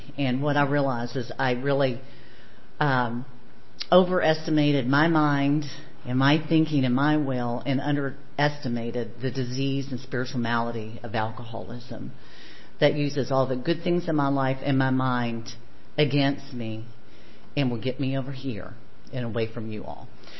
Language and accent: English; Owensboro, Kentucky, United States; accent: twang; moved away as an adult; This isn't a Richmond accent. I grew up in Owensboro, Kentucky. And the youngest of three gals.